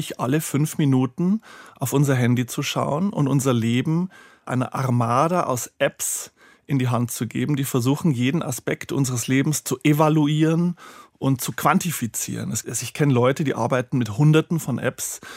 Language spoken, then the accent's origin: German; Bavaria, Germany; ich bin im Bayerischen Wald, in Kleinstadt groß geworden